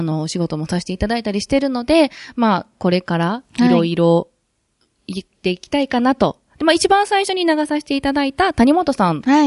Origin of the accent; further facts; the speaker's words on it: Osaka, Japan; accent: Osaka dialect; 私がその、まあ、言葉が、さっきからちょっと、ちょいちょいこう、大阪弁が出てると思うんですけど、